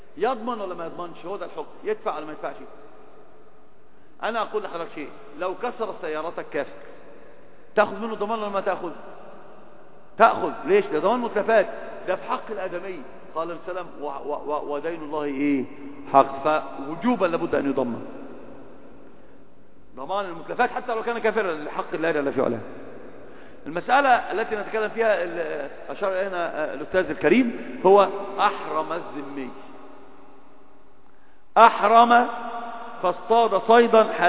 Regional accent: Egypt; عندنا في مصر

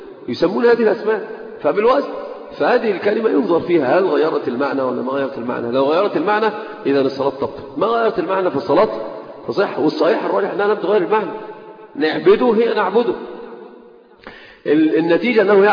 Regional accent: Egypt; عندنا في مصر في مكان في في, في القاهره مثلا في الجيزه

